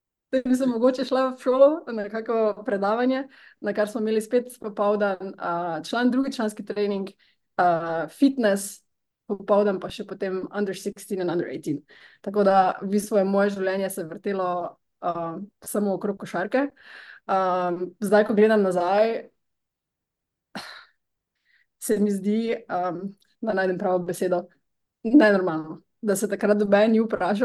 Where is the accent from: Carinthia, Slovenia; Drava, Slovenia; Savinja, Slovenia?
Drava, Slovenia; Maribor; verjetno se bo poslušalci hitro opazili, da sem iz Maribora, tako da kot otrok sem bila vedno zelo aktivna